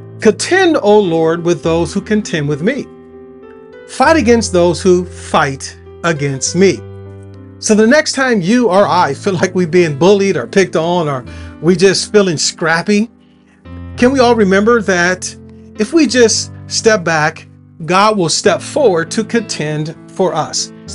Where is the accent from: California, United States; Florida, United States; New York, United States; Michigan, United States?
California, United States; Compton; Growing up as the last of eight kids in a large family, and growing up in Compton, California, playing sports as well, both collegially, professionally, I've learned to be a scrapper.